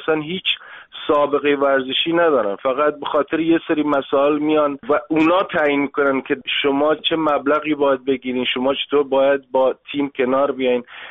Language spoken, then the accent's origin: Persian; Iran; moved away as an adult; من راستش موقع خوبی هم از ایران اومدم بیرون، سالهای آخر ورزشم بود